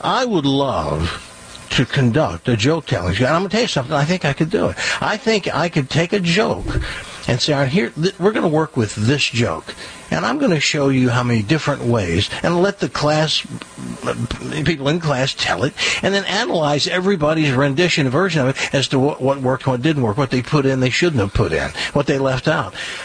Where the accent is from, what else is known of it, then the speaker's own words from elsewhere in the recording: United States; accent: Southern; except the ones that heard my Southern hick accent and made fun of it.